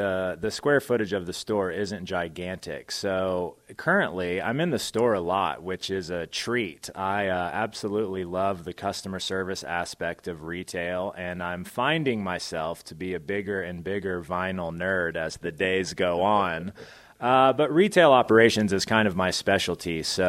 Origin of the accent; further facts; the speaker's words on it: Marietta, Georgia, United States; now in Whitefish, United States; Well, I'm from Marietta, Georgia, just a little bit north of Atlanta.